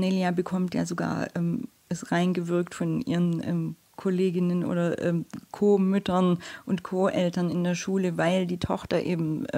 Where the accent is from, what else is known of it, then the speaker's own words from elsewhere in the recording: Baden-Württemberg, Germany; warum gerade die Baden-Württemberger in der Stuttgarter Gegend so sind, wie sie sind.